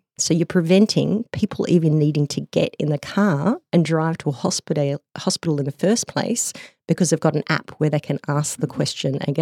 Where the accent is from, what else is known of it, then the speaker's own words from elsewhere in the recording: Canberra, Australian Capital Territory, Australia; So I, as my accent suggests, I'm from Australia. So I grew up in Canberra. In the Brindabillas, which is a beautiful bush city within Australia.